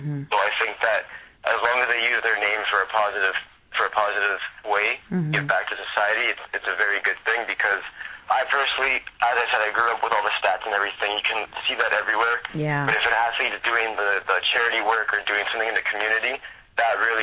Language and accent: English; Mississauga, Ontario, Canada; Yeah, I'm from Mississauga, Ontario. It's basically a city right beside Toronto.